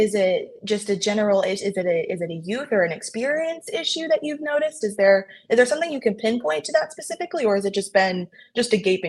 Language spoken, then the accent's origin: English; East Coast, United States; now in Midwest, United States; I'm not a Philly fan, but I'm from the East Coast, so I appreciated the little bit of the East Coast reference just being out here in the Midwest.